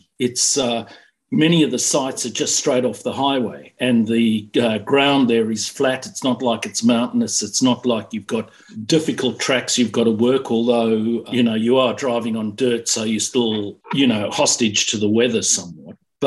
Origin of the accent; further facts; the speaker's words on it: South Africa; born there; I was born in South Africa